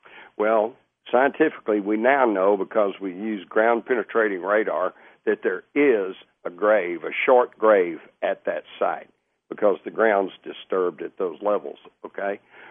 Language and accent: English; Texas, United States; being a Texan and living out in rural Texas, I can assure you in 1896, if you didn't take care of the chores, you didn't eat